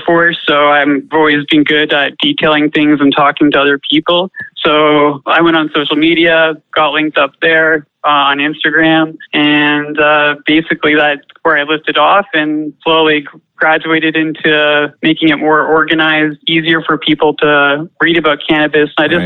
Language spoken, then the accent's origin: English; Canada; as a Canadian, you don't want to have a record, right?